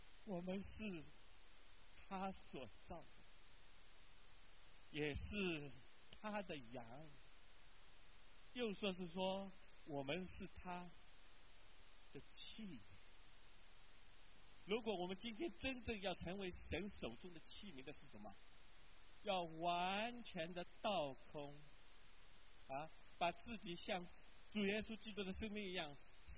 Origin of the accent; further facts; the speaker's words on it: Shanghai, China; 因为那个时候在上海，我们住的是石库门房子